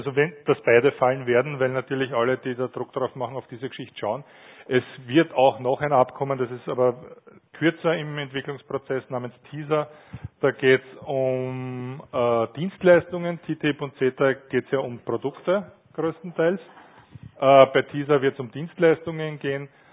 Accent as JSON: {"language": "German", "country": "Austria", "said": "Jetzt wissen wir gerade als Österreicher"}